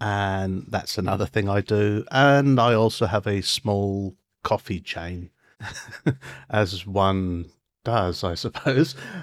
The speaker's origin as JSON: {"language": "English", "region": "England", "country": "United Kingdom", "accent": "British", "said": "I'm a Brit, as you can tell by the accent."}